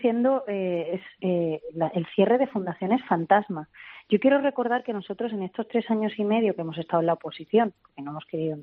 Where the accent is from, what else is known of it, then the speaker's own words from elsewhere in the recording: Andalusia, Spain; also born or lived in Catalonia; como andaluza que también soy, aparte de catalana y, por supuesto, por tanto, española